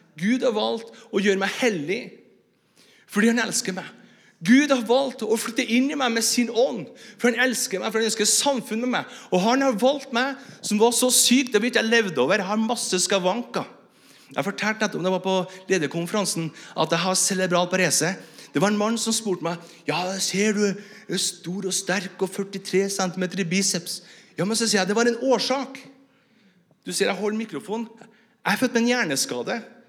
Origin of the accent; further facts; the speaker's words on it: Northern Norway, Norway; Du vet at jeg som nordlending nå, I 13 år, vi litt sånn fri av oss, sant?